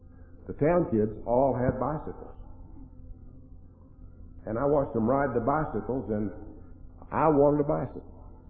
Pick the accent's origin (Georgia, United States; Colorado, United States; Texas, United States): Texas, United States; Bovina; When I was a kid, I was raised out in West Texas, a little old farm 10 miles from the big town of Bovina, Texas.